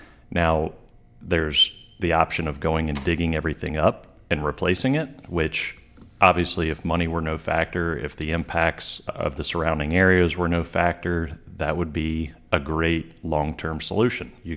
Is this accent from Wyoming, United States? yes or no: no; Tallahassee, Florida, United States; now in Mobile, United States; Obviously, I grew up in Tallahassee, went to school at Florida, you know, third or fourth generation Floridian myself.